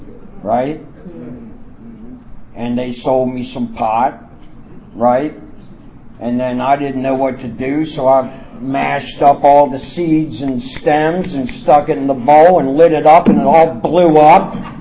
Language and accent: English; Baltimore, Maryland, United States; I'm from Central Maryland area. It's where I got clean. I'm from Baltimore originally, but I got clean in Central Maryland.